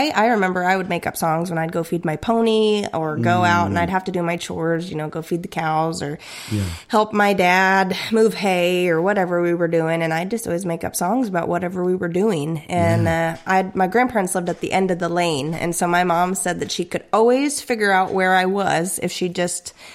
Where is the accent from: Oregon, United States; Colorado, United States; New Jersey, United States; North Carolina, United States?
Oregon, United States; also born or lived in Nashville; we've covered that I'm from Oregon, and now I live back on the West Coast in Northern California. But I did live in Nashville for a while